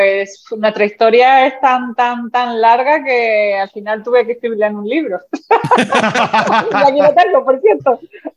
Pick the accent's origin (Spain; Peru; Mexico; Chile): Spain; Santa Cruz de Tenerife, Canary Islands; somos del barrio de Añaza y vivir en un barrio donde en aquella época era tan conflictivo